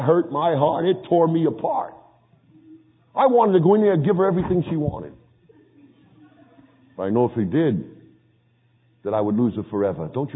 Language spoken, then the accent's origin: English; New York, United States; Because I was a boxer, I was poor, and I'm a New Yorker.